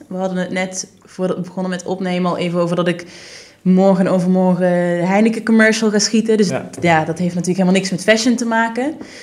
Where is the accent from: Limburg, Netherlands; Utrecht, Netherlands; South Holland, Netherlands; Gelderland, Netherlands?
Limburg, Netherlands; Oké, ik ben echt een Limburger, jongens.